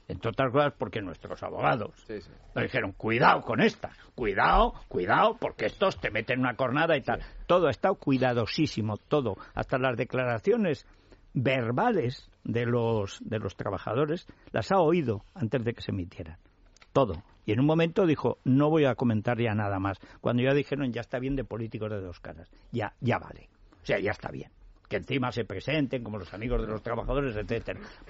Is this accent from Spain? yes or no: yes; Aragon, Spain; yo soy de Aragón